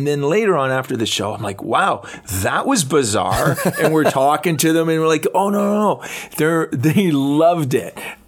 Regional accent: Ajax, Ontario, Canada; because I grew up in Ajax Whitby area.

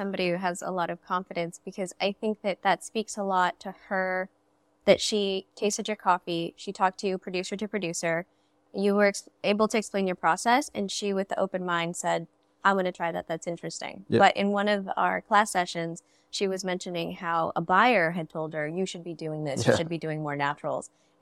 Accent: India; No, I'm not Kenyan. I don't want to be a Kenyan coffee. I'm an Indian producer.

